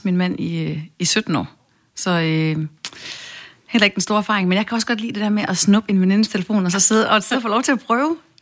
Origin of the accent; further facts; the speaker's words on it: Jutland, Denmark; nu er jeg jo selv fra Jylland, og kan jo rigtig godt lide at komme tilbage til det jyske, og også fra landet oprindeligt.